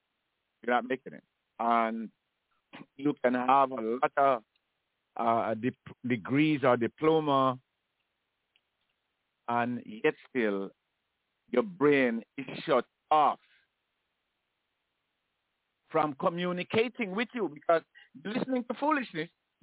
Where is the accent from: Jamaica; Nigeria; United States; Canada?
Jamaica; moved away as an adult; I mean, in my growing up in Jamaica for like 27 years